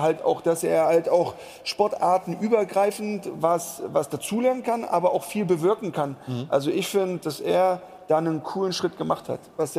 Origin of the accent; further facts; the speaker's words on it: East Germany, Germany; ich komme aus der Region, also aus dem Osten